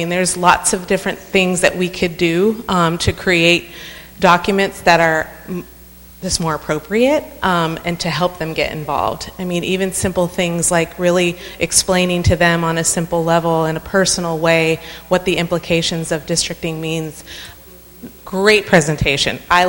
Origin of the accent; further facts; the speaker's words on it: Chula Vista, California, United States; I just wanted to mention, I'm born and raised in Chula Vista, and I left for a while, and I just recently bought a house here, so I'm back